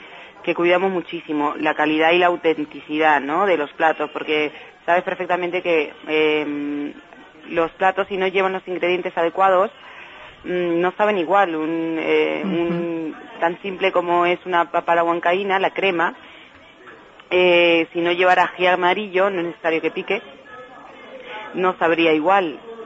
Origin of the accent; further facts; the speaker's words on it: Peru; Los peruanos como los españoles, como ustedes, pues somos bastante arraigados a nuestros países, ¿no?